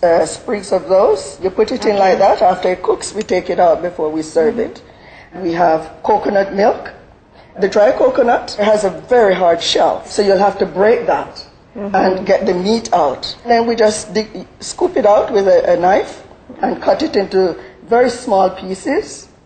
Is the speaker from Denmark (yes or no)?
no; Jamaica; As Jamaican, we use this a lot